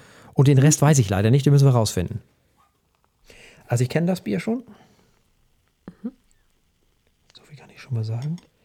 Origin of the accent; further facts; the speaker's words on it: Flensburg, Schleswig-Holstein, Germany; meiner Heimat, nämlich mit dem Flensburger Radlerfrei der Flensburger Brauerei.